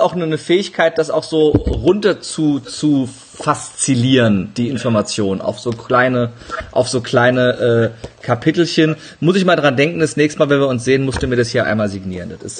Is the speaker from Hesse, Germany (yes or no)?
yes; Frankfurt, Hesse, Germany; Jetzt war ich als Frankfurter nicht um die Ecke